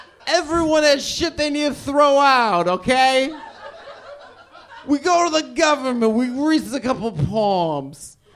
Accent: Salt Lake City, Utah, United States; I grew up in Utah on the tough streets of Salt Lake City

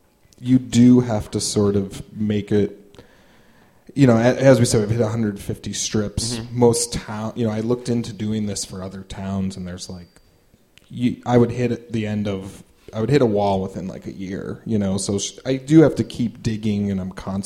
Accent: Hoffman Estates, Illinois, United States; also born or lived in Des Plaines / Chicago; I actually grew up on the mean streets of Hoffman Estates. Been there? It's rough.

